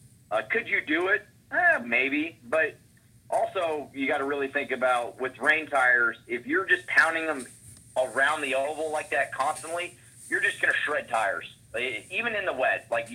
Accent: California, United States; And growing up in California and karting, I didn't even run a lot in the rain.

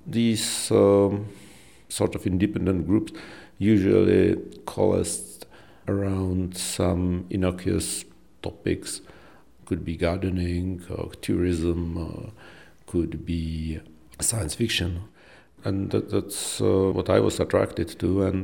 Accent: Bristol, South West England, United Kingdom; born there; and thus a year later, I was born in Bristol.

